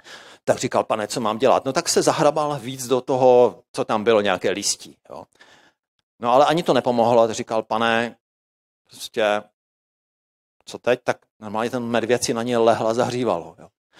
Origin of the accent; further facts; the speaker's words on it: Zlín Region, Czechia; Když jsme bydleli jako dítě, si vzpomínám, na Valašsku, a v létě, jakoby v zimě jsme měli krásně vodu, jo. Protože jsme bydleli na kopci